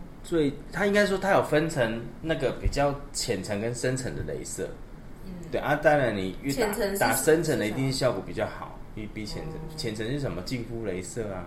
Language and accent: Chinese; Tainan, Taiwan; 像我们老家台南